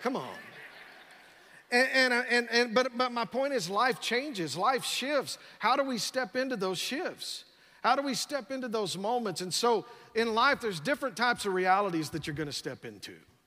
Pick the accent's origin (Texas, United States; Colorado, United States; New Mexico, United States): Texas, United States; San Angelo; And I thought, man, I'm from San Angelo, Texas.